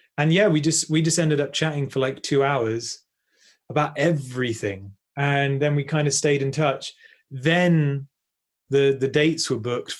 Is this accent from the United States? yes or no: no; Bristol, South West England, United Kingdom; I'm actually from Bristol, about an hour's north from here.